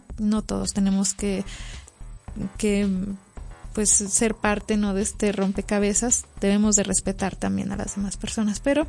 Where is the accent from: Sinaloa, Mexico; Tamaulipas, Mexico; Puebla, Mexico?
Tamaulipas, Mexico; Y entre más al norte te mueves, porque yo soy de Tamaulipas, entre más al norte te mueves